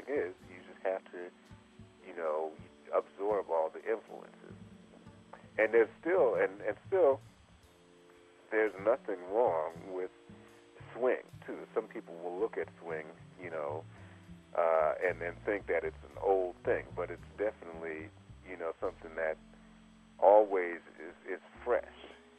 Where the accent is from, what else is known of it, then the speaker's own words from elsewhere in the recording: Los Angeles, California, United States; born there; I mean, though I was born in Los Angeles, my whole family's from New York. So everybody's there.